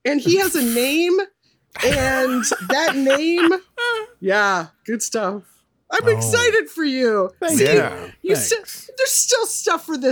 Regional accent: Midwest, United States; for being a Midwesterner who admitted that she didn't own any plaid.

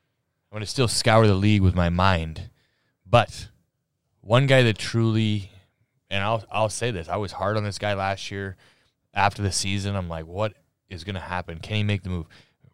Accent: Alberta, Canada; But also, I'm from Alberta.

